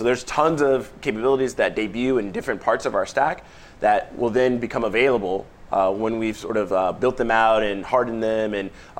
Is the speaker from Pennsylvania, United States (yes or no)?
no; California, United States; we were talking a little bit about my hometown, which happens to be Silicon Valley.